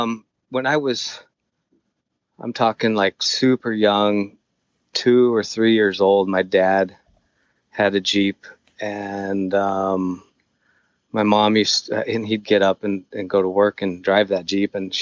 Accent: Gilbert, Arizona, United States; also born or lived in Tempe; My parents moved me out to Gilbert when I was about 5 years old, and it was rural, mostly cotton fields and dairy cows and a lot of dirt.

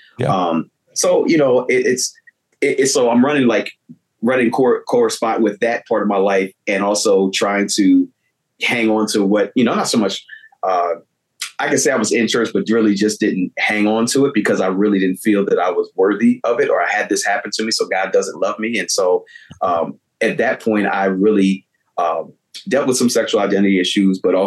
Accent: Lancaster, Pennsylvania, United States; I'm actually born and raised in Lancaster, Pennsylvania.

